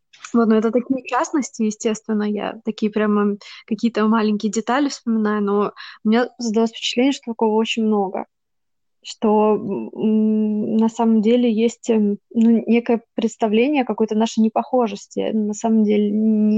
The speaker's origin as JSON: {"language": "Russian", "region": "Moscow", "country": "Russia", "said": "Но вот, например, если живешь в Москве, а я как раз из Москвы, там тоже, в общем-то, ты видишь вокруг себя такое многонациональное такое общество вокруг себя."}